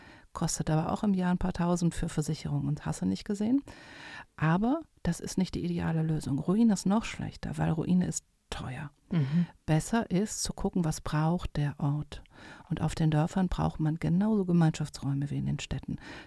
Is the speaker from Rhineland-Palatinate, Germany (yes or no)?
yes; Rhineland-Palatinate, Germany; born there; ich bin gebürtige Rheinland-Pfälzerin